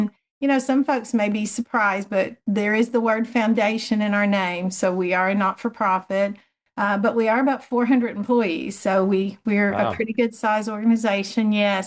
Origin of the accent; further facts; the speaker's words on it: Hot Springs, Arkansas, United States; Well, I grew up in Hot Springs, and I was really fortunate to have great parents.